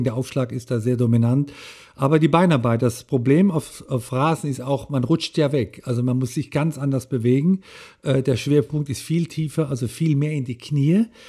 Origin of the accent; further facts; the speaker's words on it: Leimen, Baden-Württemberg, Germany; Ich bin in Leimen groß geworden, in der Nähe von Heidelberg